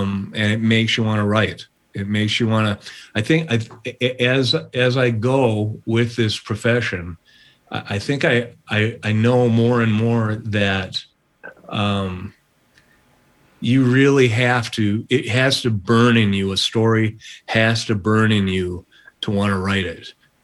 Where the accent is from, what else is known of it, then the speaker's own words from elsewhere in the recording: Minneapolis, Minnesota, United States; The essays that I've written mostly have been born of my love for growing up in Minneapolis and documenting so much of the music scene and life.